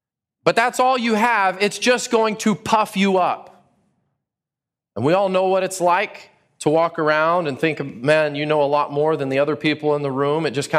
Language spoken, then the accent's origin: English; Texas, United States; I'm a Texan. I'm going to eat some meat.